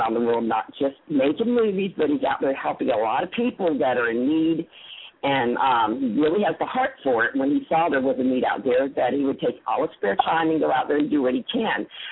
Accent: Miami, Florida, United States; born there; also born or lived in Buffalo, New York; from as far east as Key West, I was born in Miami, to as far north to live in Buffalo, New York.

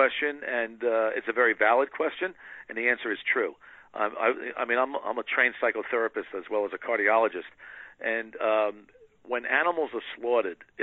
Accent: New York, United States; You know, you're from New York. I grew up in New York.

